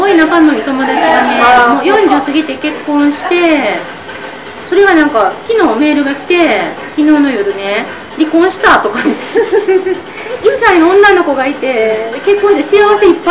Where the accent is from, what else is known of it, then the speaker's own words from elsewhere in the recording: South Korea; now in Netherlands; 私が韓国人なんですけど